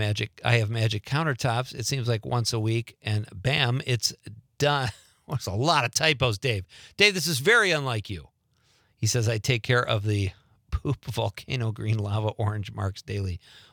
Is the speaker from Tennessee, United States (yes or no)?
no; Chicago, Illinois, United States; We're Cub fans. We're originally from Chicago